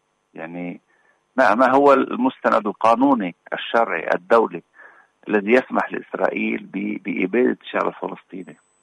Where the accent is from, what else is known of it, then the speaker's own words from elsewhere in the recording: Lebanon; نحن كلبنانيين